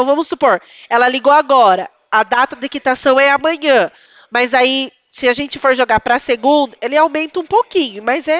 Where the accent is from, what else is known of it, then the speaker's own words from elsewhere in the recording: São Paulo, Brazil; Eu sou aqui do estado de São Paulo